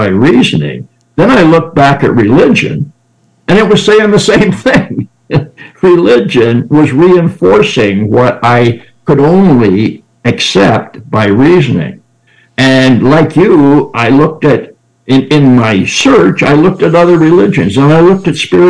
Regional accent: Canada; born there; Yes, I was born in Canada.

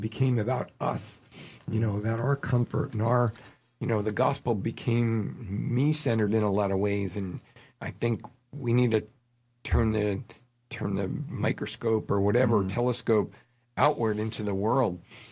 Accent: New Jersey, United States; also born or lived in Pittsburgh; Man, I grew up as a lost unchurched kid in New Jersey, and when I went to university, I became a pharmacist in Pittsburgh, so that's where I went to school at, Duquesne Univer

